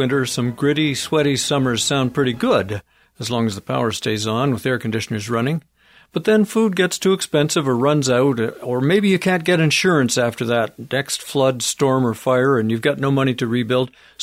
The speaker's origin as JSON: {"language": "English", "country": "Canada", "said": "as another Canadian"}